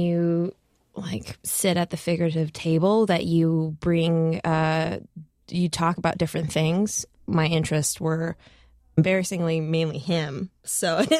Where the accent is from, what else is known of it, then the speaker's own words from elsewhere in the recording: Minnesota, United States; moved away as an adult; I was coming from Minnesota.